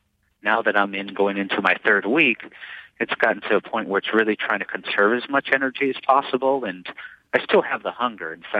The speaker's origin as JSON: {"language": "English", "country": "United States", "said": "I'm an American, and I'm proud of that."}